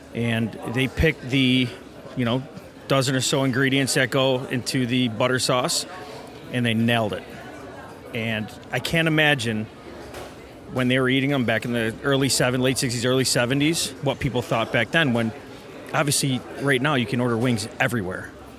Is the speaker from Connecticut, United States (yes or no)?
no; Buffalo, New York, United States; Yeah, you know, it's growing up in South Buffalo, you didn't think that way.